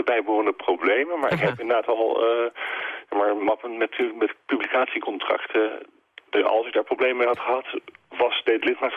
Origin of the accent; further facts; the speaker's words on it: Netherlands; juist voor mij als Nederlander, lastig natuurlijk te overzien